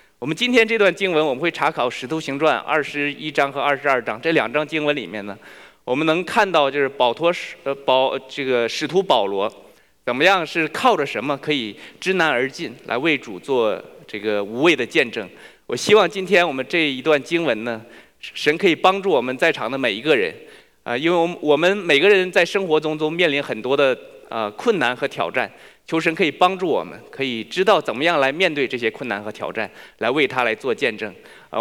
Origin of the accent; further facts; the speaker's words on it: China; moved away as an adult; now in United States; 我个人是1999年从中国大陆移民到美国。